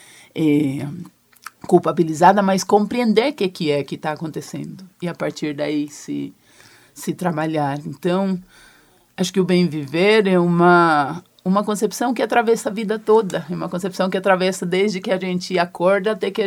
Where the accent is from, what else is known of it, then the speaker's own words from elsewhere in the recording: Venezuela; Portuguese is a second language; now in Londrina, Brazil; Ah, sou venezuelana, se alguma coisa no sotaque vocês perceberam é por conta disso